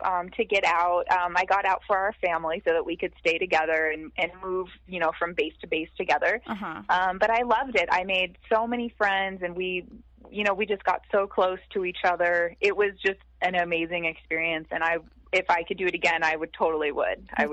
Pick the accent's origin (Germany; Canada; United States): United States; Anchorage, Alaska; now in Michigan, United States; I currently live in Michigan. Okay. We've been here for just over a year. And I'm actually from Anchorage, Alaska.